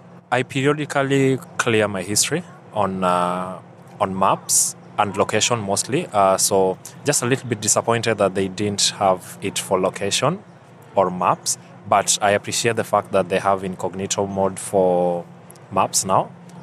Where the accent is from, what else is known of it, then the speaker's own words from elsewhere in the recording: Kenya; from Kenya.